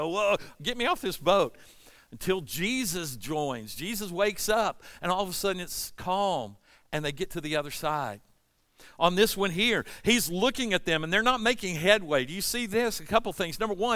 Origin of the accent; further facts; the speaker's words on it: Forest Park, United States; I grew up in Forest Park, y'all. I grew up where airplanes flew over our house every minute.